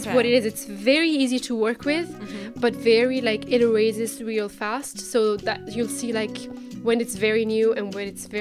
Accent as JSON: {"language": "English", "town": "Lecce", "region": "Apulia", "country": "Italy", "tie": "born or raised there", "second_language": "English", "said": "And I have already done a tour of my hometown and the places around my town to an Irish girl. So I already know what to show people. First of all, I would bring them to Lecce."}